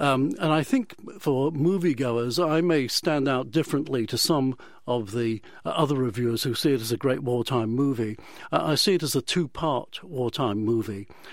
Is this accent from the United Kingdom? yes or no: yes; England, United Kingdom; accent: English; And for those who may, as my accent suggests, know England